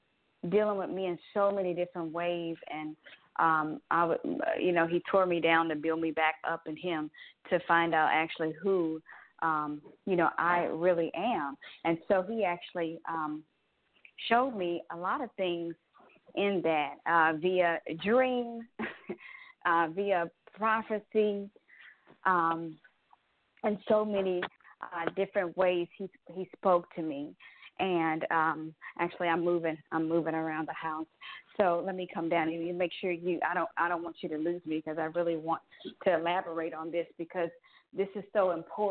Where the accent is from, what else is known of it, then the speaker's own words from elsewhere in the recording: Greenville, Mississippi, United States; now in Atlanta, United States; I'm actually here in Atlanta, Georgia, in the Mapleton area. I'm originally from Mississippi, Greenville, Mississippi. I'm a proud Mississippian